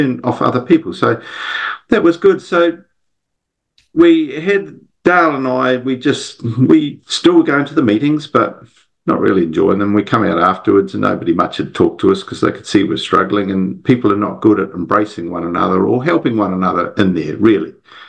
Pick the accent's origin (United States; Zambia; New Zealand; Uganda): New Zealand; Hamilton, Waikato; I'm from New Zealand. Grew up, born in Hamilton, and grew up there. Loving family, loving society.